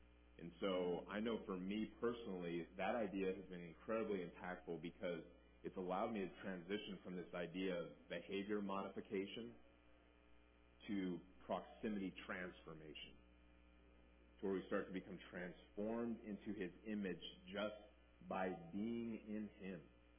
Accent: United States; As an American, I tend to have a very individualistic paradigm. Right? And I love being an American.

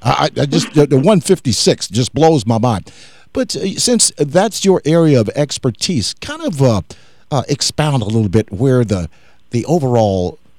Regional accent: Ohio, United States; Now, Jamish, I wanted to jump to this because I grew up in the Miami Valley area, and I have you by a number of years, that's for sure.

